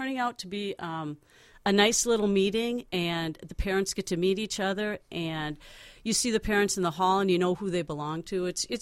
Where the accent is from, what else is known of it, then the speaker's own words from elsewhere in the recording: Brooklyn Center, Minnesota, United States; Yeah, I grew up in Brooklyn Center, and I went to Park Center High School and North Dakota State for college.